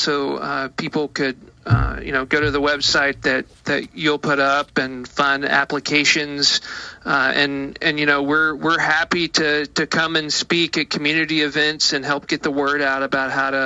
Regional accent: Appalachia, United States; I am from Appalachia, from a very rural area, isolated area. Grew up 100 miles away from the nearest university

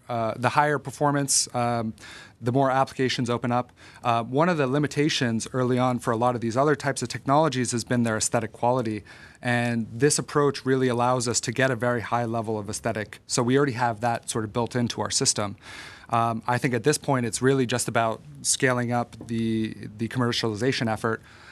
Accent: Massachusetts, United States; I grew up right outside of Boston

